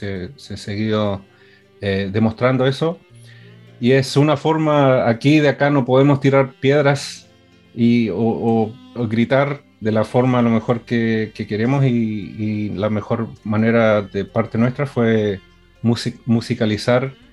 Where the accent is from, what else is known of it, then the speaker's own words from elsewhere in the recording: Chile; also born or lived in Australia; me siento chileno tanto como ser australiano, y a veces ninguno, pero siempre los dos.